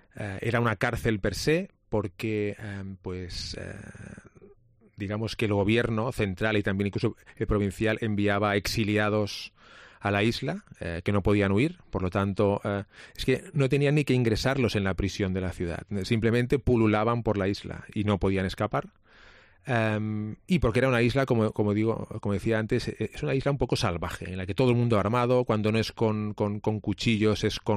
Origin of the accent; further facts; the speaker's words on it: Ibiza, Balearic Islands, Spain; Dos, porque era en Ibiza, en mi tierra.